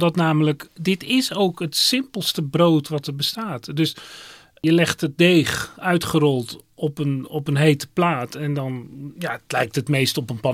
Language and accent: Dutch; Netherlands; Maar goed, we zijn Hollanders, dus als ik laffa brood noem, dan moet dat kunnen.